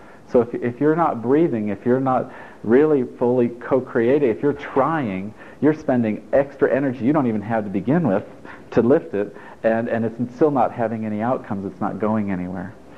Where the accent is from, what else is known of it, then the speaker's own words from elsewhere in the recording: Italy; English is a second language; now in United States; Bear in mind, I grew up in Italy, so I might be wrong. I might have a misinterpretation of American history